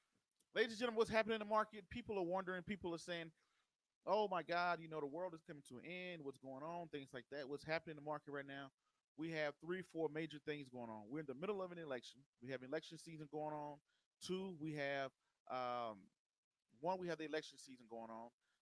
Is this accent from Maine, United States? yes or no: no; Waynesboro, Georgia, United States; You know, Waynesboro, y'all know, my hometown.